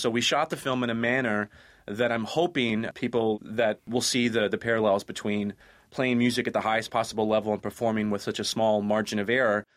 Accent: Kentucky, United States; now in Cincinnati, United States; I had moved back to Cincinnati. I am originally from Northern Kentucky.

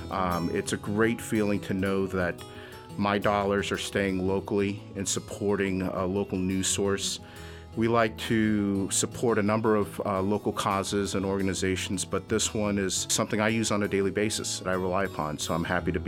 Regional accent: Bloomington, Illinois, United States; I'm born and raised in Bloomington Normal

